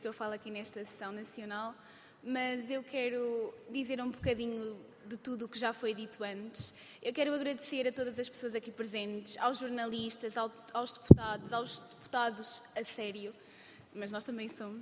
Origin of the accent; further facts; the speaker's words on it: Viseu, Portugal; Nós conseguimos juntar Portugal, porque eu sou de Viseu, depois há pessoas de Lisboa, há pessoas do Porto